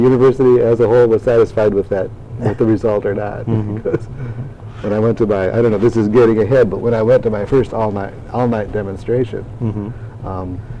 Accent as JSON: {"language": "English", "town": "Hubbard Lake", "region": "Michigan", "country": "United States", "tie": "born or raised there", "also_born_or_lived": "Alpena", "said": "I was born in Alpena, Michigan, in 1947. Grew up on a farm in Hubbard Lake, Michigan, and went to Alcona High School"}